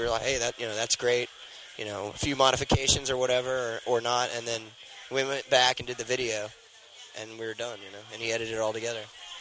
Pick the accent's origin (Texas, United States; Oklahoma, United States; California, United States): Texas, United States; Houston; Yeah, that'll be really great because we grew up in Houston, some of us, and.